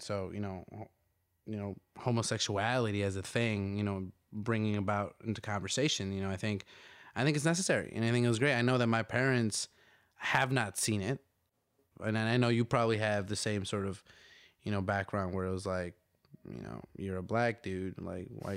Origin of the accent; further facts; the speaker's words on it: Chicago, Illinois, United States; coming from a purely Latino background, you know, I'm from the West Side of Chicago, predominantly Mexican, predominantly first generations.